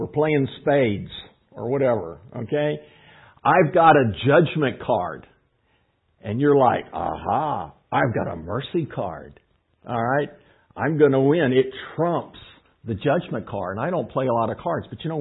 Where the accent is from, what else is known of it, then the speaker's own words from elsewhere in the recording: Texas, United States; And we'd be like, well, you know, we're from Texas. We're not really American, okay? We're more Texan.